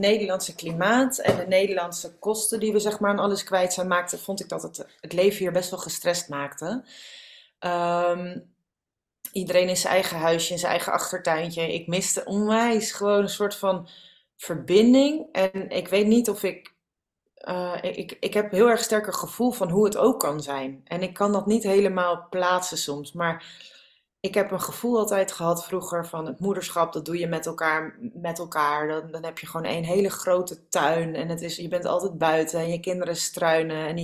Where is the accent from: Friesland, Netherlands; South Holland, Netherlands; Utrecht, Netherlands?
South Holland, Netherlands; Nieuwkoop; also born or lived in Amsterdam; 38, en ik ben geboren in Amsterdam. En toen zijn mijn ouders, toen ik 2 werd, in een heel klein dorpje gaan wonen, waar ik ben opgegroeid in Nieuwkoop.